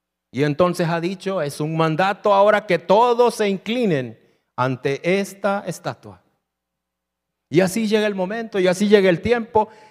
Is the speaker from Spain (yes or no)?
no; Honduras; nosotros como hondureños, como que ya deberíamos tener algo más de experiencia.